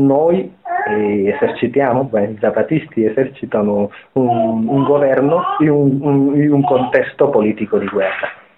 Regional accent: Sicily, Italy; now in Mexico; a volte l'italiano ha un po' di difficoltà, essendo siciliano, vivendo da tantissimi anni in Messico

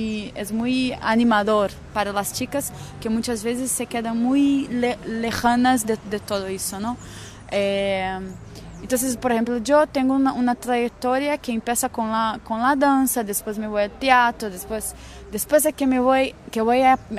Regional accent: Brazil; yo soy de Brasil, trabajo con performance, con artes, tecnologías y vivo entre Río y Nuvem, que es un espacio, que es un Hack Lab rural

